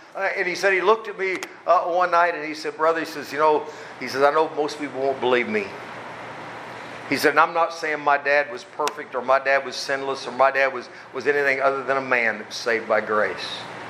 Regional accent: Oklahoma, United States; Now, down home, I'm from Oklahoma, and we got mesquite trees.

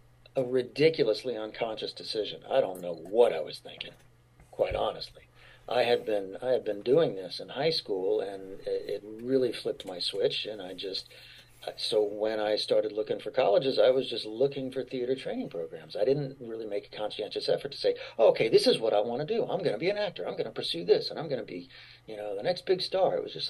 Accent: Fort Sill, Oklahoma, United States; born there; also born or lived in El Paso, Texas / Colorado Springs, Colorado / West Germany / Atlanta, Georgia; But yeah, I was born in Fort Sill, Oklahoma. Moved to Fort Bliss in El Paso, Texas. Moved to Fort Carson in Boulder, Colorado, or Colorado Springs. Moved to Peden Barracks in West Germany.

